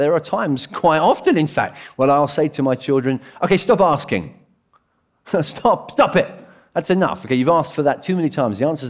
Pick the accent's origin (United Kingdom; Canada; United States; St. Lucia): United Kingdom; England; You know, I'm very English.